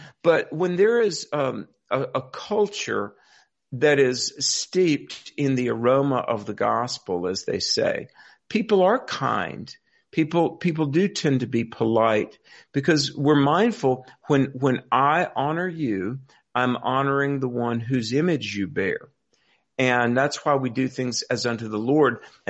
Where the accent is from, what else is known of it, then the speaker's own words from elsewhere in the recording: North Carolina, United States; In my home state of North Carolina, the North Carolina public school system was really birthed out of the churches.